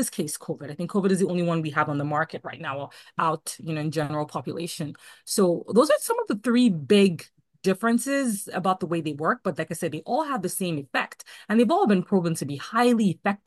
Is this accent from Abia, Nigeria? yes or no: no; Lagos, Nigeria; moved away as an adult; now in Houston, United States; I grew up myself in Lagos, Nigeria, in West Africa, and so I'm very familiar with the impact of vaccine-preventable diseases. And moving here to the U.S. for college and then for medical school, and then also working in Mississippi and then moving to Houston, working in Long Island